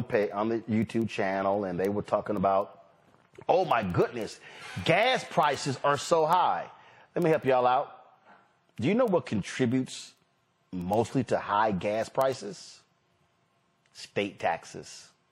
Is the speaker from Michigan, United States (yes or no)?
no; Houston, Texas, United States; Y'all, I am from Houston, Texas. It is the petrochemical capital of the world.